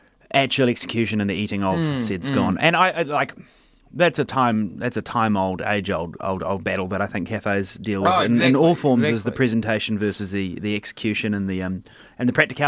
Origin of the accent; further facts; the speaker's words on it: Christchurch, Canterbury, New Zealand; You know, I'm from Christchurch. Tall poppy syndrome flows through my blood.